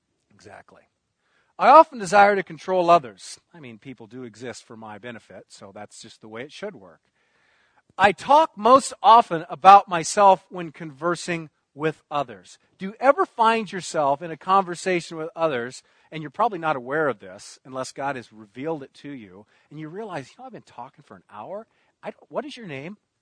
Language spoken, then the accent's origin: English; United States; After all, I'm an American. I have rights.